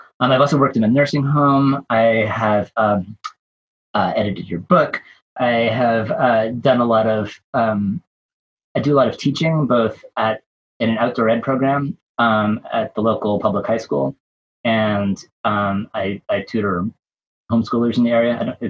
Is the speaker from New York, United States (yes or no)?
no; Vermont, United States; I live on the farm, the sheep farm where I grew up in Vermont, in a house that's now about 180 years old, total disaster of a house.